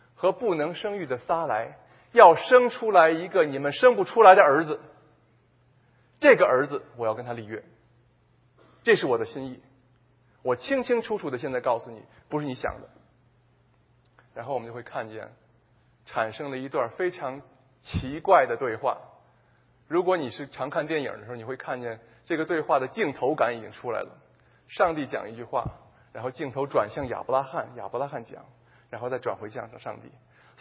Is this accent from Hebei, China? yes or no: no; Beijing, China; accent: Beijing; 如果用我们北京话来讲